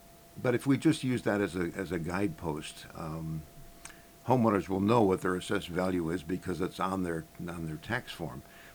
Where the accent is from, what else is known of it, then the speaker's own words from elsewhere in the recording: Chicago, Illinois, United States; Well, I grew up in Chicago and remember with great affection going to the library.